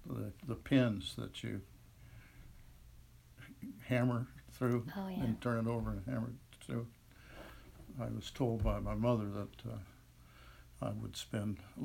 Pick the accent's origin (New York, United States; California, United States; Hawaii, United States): California, United States; Westchester; I grew up in Westchester, California, adjacent to LA International Airport. I'm the eldest of three sons. Parents grew up in a small town in Indiana of 300 people. So I was raised by Hoosiers in Southern California